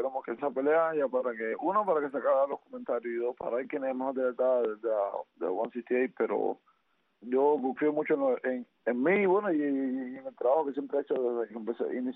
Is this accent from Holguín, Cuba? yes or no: no; Villa Clara, Cuba; Donde yo me crié en Villa Clara fue un lugar no muy agradable para las personas.